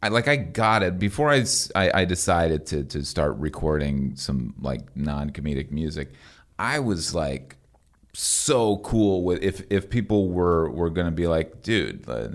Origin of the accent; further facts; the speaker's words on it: Quebec, Canada; moved away; I'm French-Canadian.